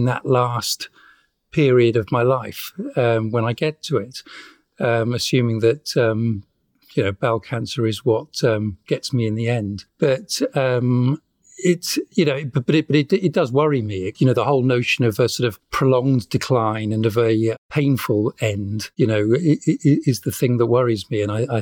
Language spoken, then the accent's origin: English; United Kingdom; You know, I'm British. I live in Wales. I love living here.